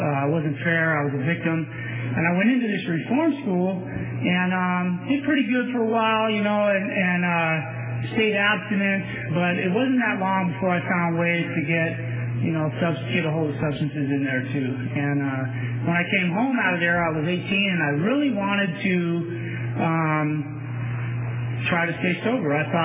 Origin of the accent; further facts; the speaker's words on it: California, United States; I'm actually from the Bay Area, and I came down here from California State Prison at Solano